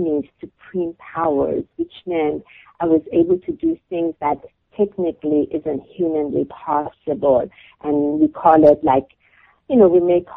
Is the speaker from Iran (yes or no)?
yes; Iran; I come from Iran